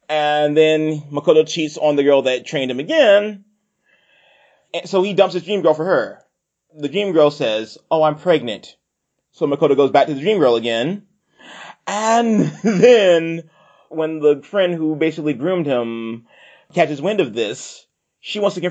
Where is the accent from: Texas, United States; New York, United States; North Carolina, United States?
North Carolina, United States; That was dubbed in my home state, North Carolina.